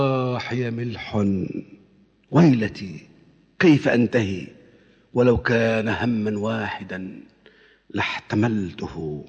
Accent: Damietta, Damietta Governorate, Egypt; فأنا المفروض أنني من دمياط وأنني من بلد البخلة.

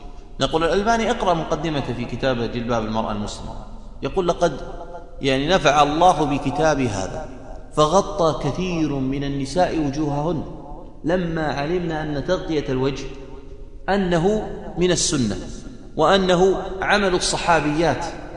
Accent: Riyadh, Riyadh Province, Saudi Arabia; عندنا في الرياض موجودة الظاهرة هذه

